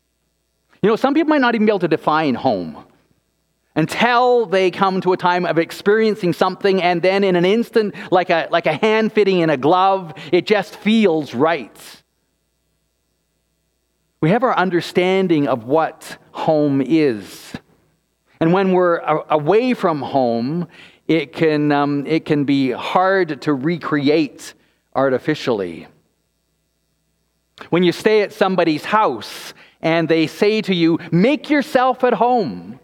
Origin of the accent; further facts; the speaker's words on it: Canada; I had moved back home to Canada. But even though I was back in my home country